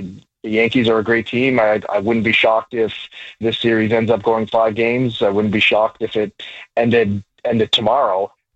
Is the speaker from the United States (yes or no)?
no; Toronto, Ontario, Canada; I born and raised in Toronto